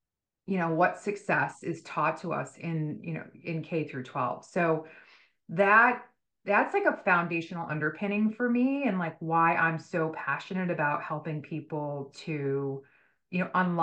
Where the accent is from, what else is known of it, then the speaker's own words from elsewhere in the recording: Boston, Massachusetts, United States; So I'm from Boston. I think I mentioned that in my TED talk.